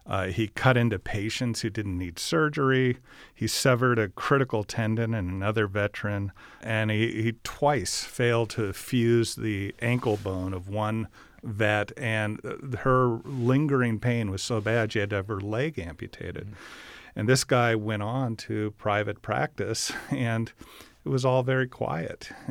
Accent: Phoenix, Arizona, United States; I grew up in Phoenix and we used to drive by.

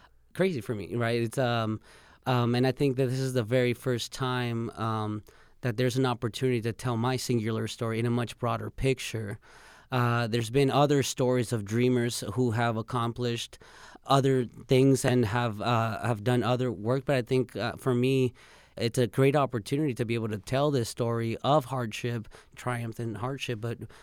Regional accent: Mexico; told him I was from Mexico

